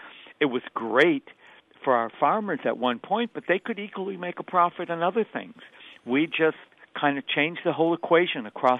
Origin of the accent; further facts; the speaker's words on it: Wisconsin, United States; So, by the way, I'm a Midwesterner by birth. I spent most of my life in Wisconsin.